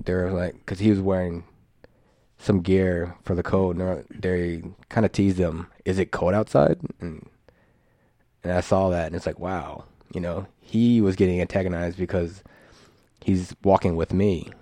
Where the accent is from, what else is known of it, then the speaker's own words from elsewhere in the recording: Texas, United States; also born or lived in San Francisco; now in San Diego, United States; I originally was born in, or originally, what I was born in San Francisco, grew up in Texas, and now I live in San Diego.